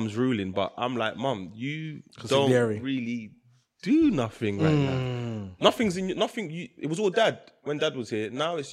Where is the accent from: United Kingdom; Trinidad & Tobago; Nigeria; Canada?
Nigeria; Nigeria. Yoruba.